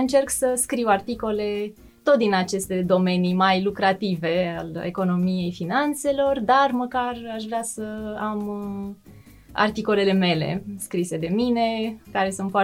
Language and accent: Romanian; Galați, Galați County, Romania; now in Pucioasa, Romania; sunt din Galați.